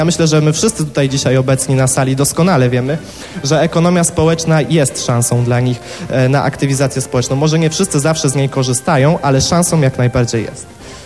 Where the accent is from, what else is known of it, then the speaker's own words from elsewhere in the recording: Ostrowiec Świętokrzyski, Świętokrzyskie Voivodeship, Poland; Zresztą ja pochodzę z Ostrowca Świętokrzyskiego i u nas jest tak samo.